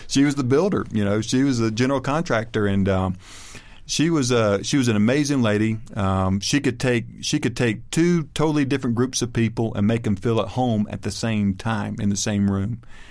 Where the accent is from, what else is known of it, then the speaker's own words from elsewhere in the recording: North Carolina, United States; well, we're from the same neck of the woods. You know, we're from North Carolina.